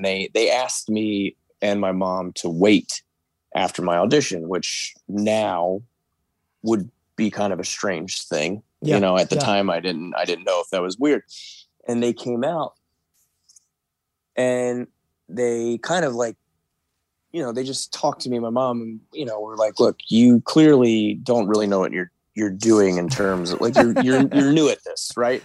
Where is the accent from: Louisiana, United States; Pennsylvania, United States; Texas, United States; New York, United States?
Pennsylvania, United States; West Chester; Yeah, so I am originally from a town called Westchester, Pennsylvania. It's about 20 minutes or so outside of Philadelphia. I lived there right until I tu